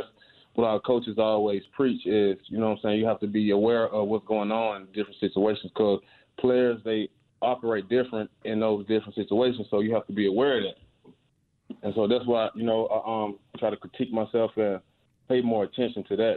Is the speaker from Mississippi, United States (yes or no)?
yes; Clarksdale, Mississippi, United States; I was headed home to Mississippi today, my hometown, Clarksdale, Mississippi.